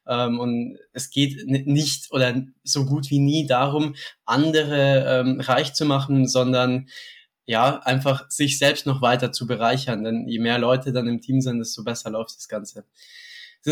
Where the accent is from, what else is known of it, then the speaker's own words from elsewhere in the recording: Neumarkt in der Oberpfalz, Bavaria, Germany; Oh, wir sind aus dem tiefsten Bayern, tatsächlich aus Neumarkt in der Oberpfalz. Das ist so 30 Kilometer südöstlich von Nürnberg. Wir sind eigentlich zwei Leute, die im bayerischen Vergleich noch sehr Hochdeutsch sprechen.